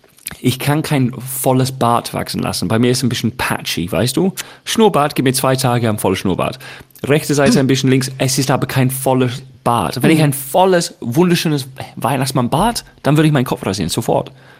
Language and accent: German; United Kingdom; German is a second language; aber ich bin Engländer